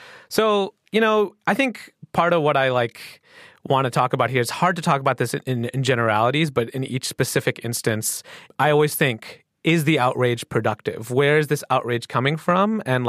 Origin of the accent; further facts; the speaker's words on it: Pakistan; I feel that deeply as a Pakistani because, like, all the stories are Indian.